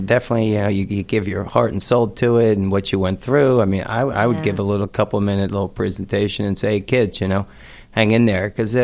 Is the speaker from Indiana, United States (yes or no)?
no; New Jersey, United States; I grew up on the Jersey Shore, so going to the real boardwalks, Atlantic City.